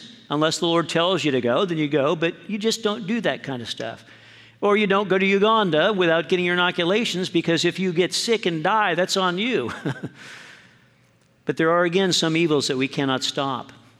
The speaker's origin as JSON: {"language": "English", "town": "Santa Barbara", "region": "California", "country": "United States", "tie": "born or raised there", "said": "my family and I grew up in Santa Barbara, and I remember when the Box Canyon fire was moving towards our house. We lived in Santa Barbara proper."}